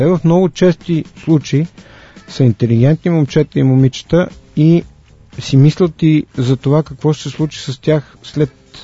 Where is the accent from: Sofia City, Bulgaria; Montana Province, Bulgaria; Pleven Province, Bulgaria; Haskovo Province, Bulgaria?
Sofia City, Bulgaria; Sofia; ние сме от София и ние до София, около София навсякъде има планини